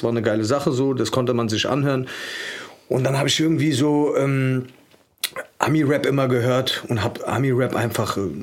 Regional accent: Frankfurt, Hesse, Germany; ich bin aus Frankfurt-Sossenheim

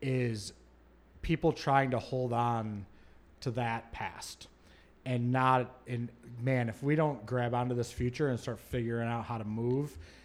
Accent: Michigan, United States; I mean, I grew up in Michigan. Our entire economy and everything in that state is buoyed

